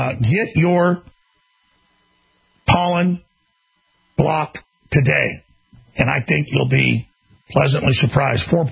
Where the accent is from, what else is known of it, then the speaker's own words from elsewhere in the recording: Dallas, Texas, United States; So I grew up in Dallas, and it was mainly grassy plains up there.